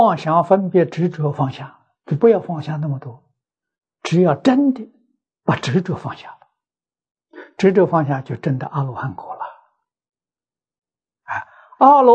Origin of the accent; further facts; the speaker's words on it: China; 那我们身为中国人，又有缘分接触到传统文化